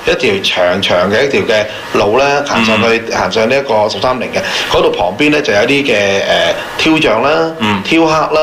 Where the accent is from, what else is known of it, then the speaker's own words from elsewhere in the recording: China; 高鐵是我們中國人裡面一個發明是相當不錯的